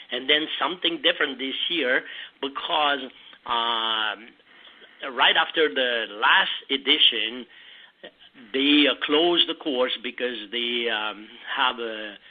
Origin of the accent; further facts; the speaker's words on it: Quebec, Canada; I'm from Quebec, Canada, and I grew up a little bit outside of Montreal